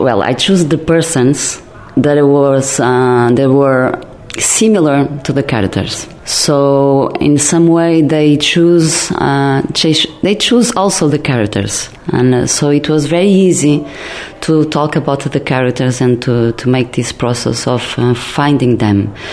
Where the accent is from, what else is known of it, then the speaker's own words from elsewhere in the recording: Porto, Norte, Portugal; English is a second language; I grew up in Porto. Porto is a very small town in Portugal. And in the 80s, it was very, very conservative, and it was very hard to be a teenager